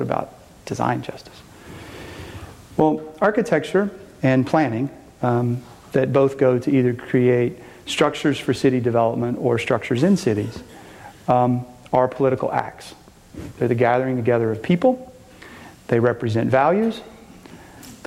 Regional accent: Kilgore, Texas, United States; I am not from Dallas. I'm from a small town in East Texas. Kilgore is where I went to high school. Our family farm is between Troop and Henderson in a little place called Henry's Chapel. I'm a sixth generation Texan

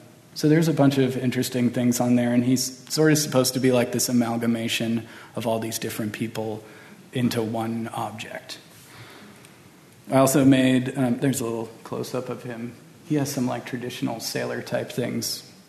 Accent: Texas, United States; Since I am from Texas, I had to slip an armadillo.

